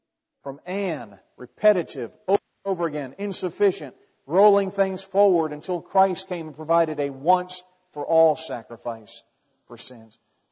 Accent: United States; and I'm an American

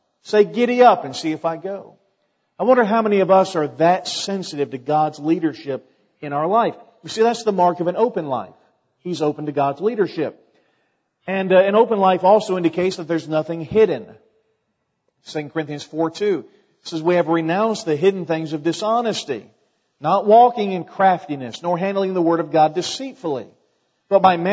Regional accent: Virginia Beach, Virginia, United States; And so I grew up in Virginia Beach, and in a subdivision, and never been on a horse, okay?

